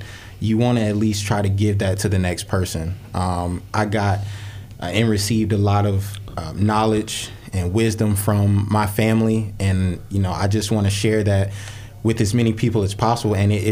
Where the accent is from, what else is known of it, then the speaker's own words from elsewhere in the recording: St. Petersburg, Florida, United States; I'm born and raised in St. Pete.